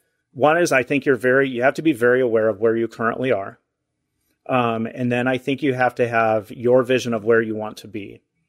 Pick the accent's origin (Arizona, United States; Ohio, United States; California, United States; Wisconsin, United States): Ohio, United States; I grew up in Ohio, pretty close to where John, you know, not too far from where he's at in Michigan.